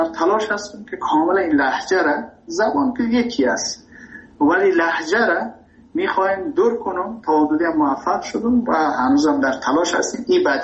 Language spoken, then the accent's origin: Persian; Afghanistan; now in Iran; ما مهاجر شدیم در ایران، من ایران که رفتم تحصیل من، کسی که میخواد در ایران رشد کنه تحصیل کنه به عنوان یک افغان